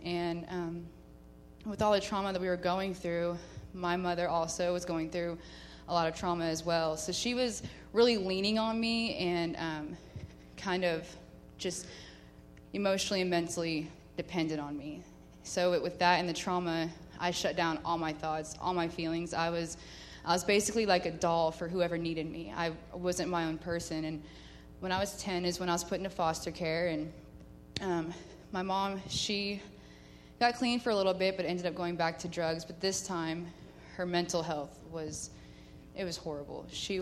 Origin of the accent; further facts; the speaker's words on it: El Dorado, Kansas, United States; Well, I'm from El Dorado, Kansas, and 25 years old.